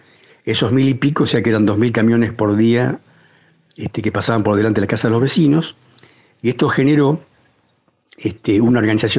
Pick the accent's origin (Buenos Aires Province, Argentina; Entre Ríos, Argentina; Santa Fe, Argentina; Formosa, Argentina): Santa Fe, Argentina; San Lorenzo; Yo soy de San Lorenzo